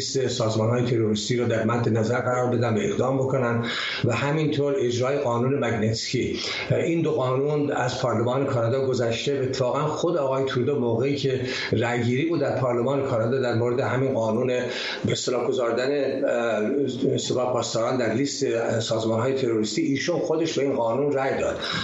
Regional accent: Iran; now in Canada; ما ایرانیانی که در خارج از کانادا هستیم

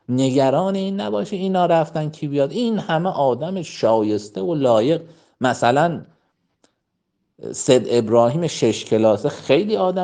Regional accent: Iran; ما آلمان نیستیم، ترکیه نیستیم، ما حتی نمیدونم بلژیک نیستیم، ما ایرانیم

